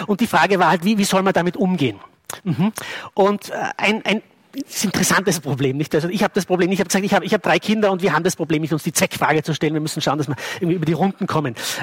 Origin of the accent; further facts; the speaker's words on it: Bad Ischl, Upper Austria, Austria; ich bin in Bad Ischl aufgewachsen, bin auch nicht stolz darauf, aber das ist nun mal so.